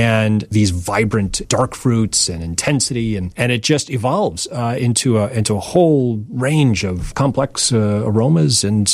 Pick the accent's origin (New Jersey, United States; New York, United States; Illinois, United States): Illinois, United States; Chicago; I'm a Chicagoan